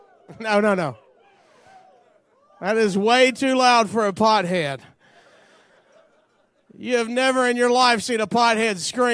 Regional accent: Alabama, United States; I'm from Alabama, so let me put it to you this way.

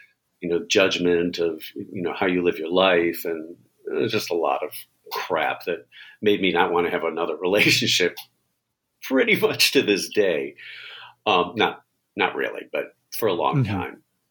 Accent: New York, United States; even though I'm an urban, like I'm a New Yorker. I am a New Yorker, but it just got too much for me after a while. And I liked more space.

